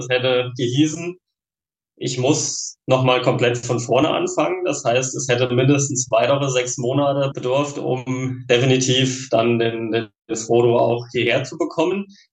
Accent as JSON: {"language": "German", "region": "Thuringia", "country": "Germany", "said": "Ich komme aus Thüringen, aus dem Wartburgkreis"}